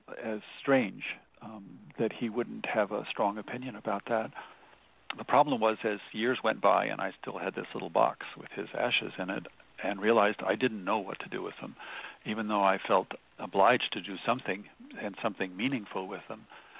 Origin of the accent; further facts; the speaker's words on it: Washington, District of Columbia, United States; born there; now in Connecticut, United States; So I'm from Connecticut right now. I'm from Washington, D.C., in the sense that I was born there.